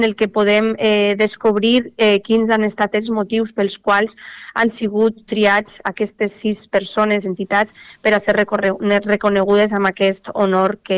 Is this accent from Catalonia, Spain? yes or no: no; Valencian Community, Spain; símbols de la nostra identitat com a valencians i valencianes